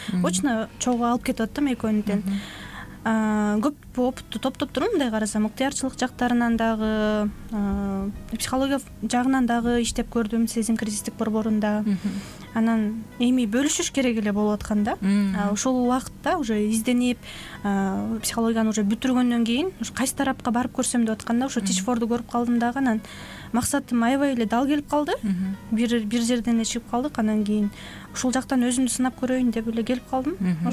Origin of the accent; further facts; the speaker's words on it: Toktogul, Jalal-Abad Region, Kyrgyzstan; Токтоолдан болом.